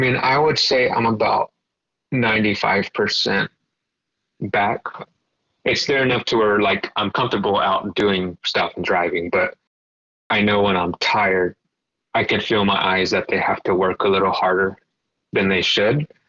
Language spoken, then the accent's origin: English; San Antonio, Texas, United States; I was not even in my hometown when this started. I was in Houston, which is about 3 hours from San Antonio.